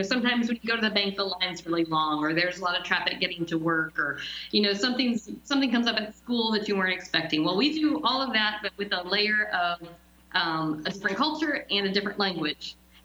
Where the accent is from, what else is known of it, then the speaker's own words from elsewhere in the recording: Virginia, United States; Well, David and I grew up in Central Virginia, in a rural county just outside of Richmond.